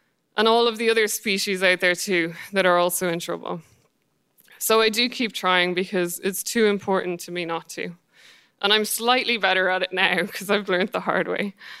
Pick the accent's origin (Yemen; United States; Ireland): Ireland; And I'm Irish, right? I know. But I'm not even religious.